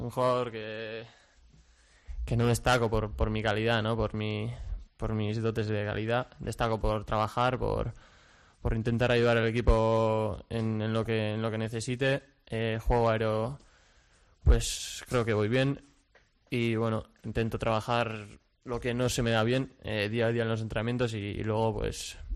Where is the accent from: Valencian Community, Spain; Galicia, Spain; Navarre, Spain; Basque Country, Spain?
Basque Country, Spain; Zumaia; Vengo de un entorno en el que no te dan nada regalado, ¿no? Vengo de Zumaya, que ahí para...